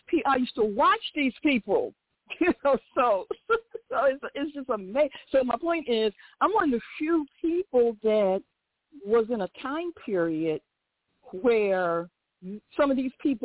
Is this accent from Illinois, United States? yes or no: no; Philadelphia, Pennsylvania, United States; I mean, because, again, I'm from Philly, so I see this stuff all the time.